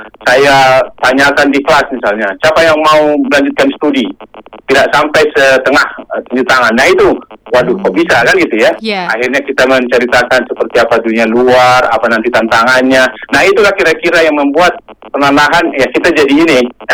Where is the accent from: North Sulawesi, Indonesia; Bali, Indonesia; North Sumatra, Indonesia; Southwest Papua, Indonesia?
North Sumatra, Indonesia; Siborongborong; saya kan banyak juga kampung saya memang di Seborong-Borong ya, gitu ya. Jadi 3 km.